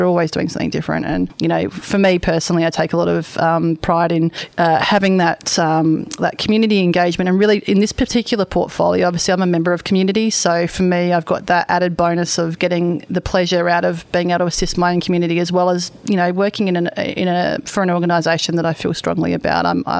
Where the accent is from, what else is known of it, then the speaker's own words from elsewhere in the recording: South Australia, Australia; I'm actually originally from South Australia. So I've been in the state for about 7 years